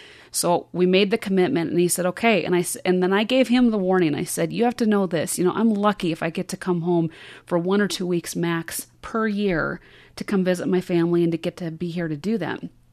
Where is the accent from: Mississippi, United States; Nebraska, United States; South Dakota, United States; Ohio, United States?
South Dakota, United States; I have a friend who co-owns a recording studio in my hometown in South Dakota.